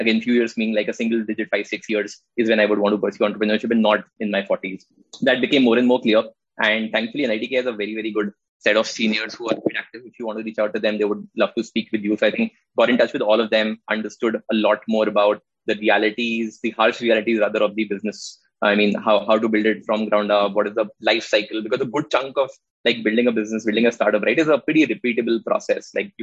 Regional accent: Lucknow, Uttar Pradesh, India; also born or lived in Delhi; So I was born in Lucknow, lived there for a good chunk of my life. Most of my schooling, etc., was from Lucknow. Then towards the end of my schooling, last couple of years, just moved to Delhi, lived there for a while.

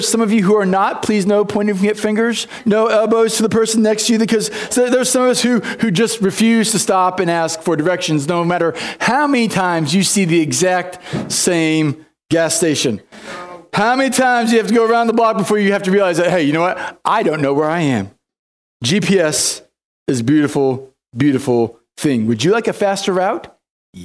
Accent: St. Peters, Missouri, United States; when we go back to my hometown of St. Peter's, Missouri, how many places I can get to without thinking about it.

